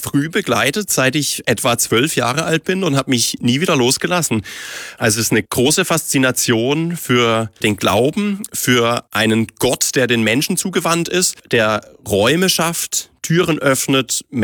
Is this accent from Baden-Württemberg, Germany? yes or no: yes; Baden-Württemberg, Germany; Und also ich mag meine Heimat unglaublich, eine wunderbare Landschaft. Die südbadische Kultur und Herzlichkeit gibt mir sehr viel und ich bin hier sehr, sehr gerne daheim.